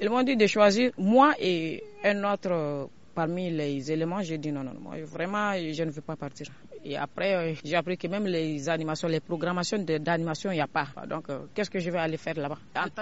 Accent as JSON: {"language": "French", "country": "Niger", "said": "Moi, je suis nigérien"}